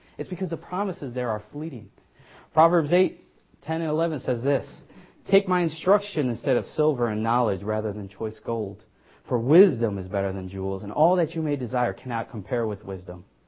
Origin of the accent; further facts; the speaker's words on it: Chicago, Illinois, United States; From growing up in Chicago, biggest thing around there is Oprah, unfortunately.